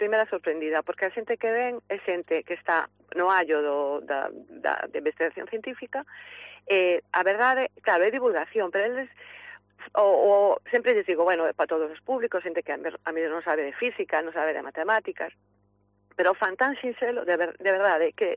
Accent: Fene, Galicia, Spain; como eu son de FENE, pois falei co Concello

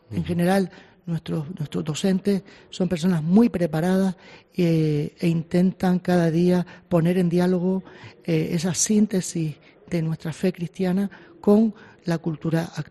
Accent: Telde, Canary Islands, Spain; Claro, hay que empezar diciendo que yo soy de Telde.

